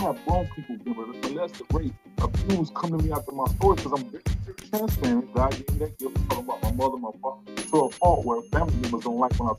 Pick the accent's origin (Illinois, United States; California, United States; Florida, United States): Illinois, United States; Chicago; growing up in Chicago Project, you know, if you wasn't a rapper, if you wasn't selling dope, if you wasn't a sports person, you know, you was a punk.